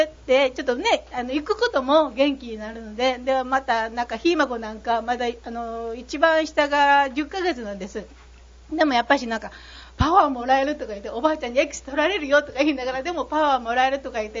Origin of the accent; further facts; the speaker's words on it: Otsu, Shiga, Japan; 大津から参りました。